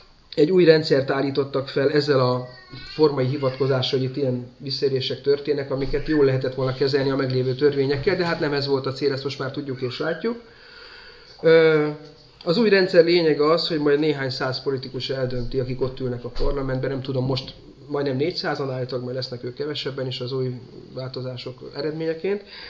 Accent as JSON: {"language": "Hungarian", "town": "Eger", "region": "Heves", "country": "Hungary", "tie": "born or raised there", "said": "én egri gyerek vagyok, tehát egri csillagokhoz nekem azért közel állt, meg ugye ott éltem a vár tövében"}